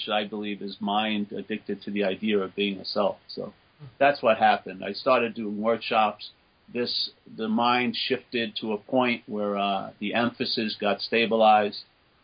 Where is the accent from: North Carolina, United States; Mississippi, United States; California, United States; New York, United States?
New York, United States; I was brought up a Catholic in New York, and I had forgotten about that, basically.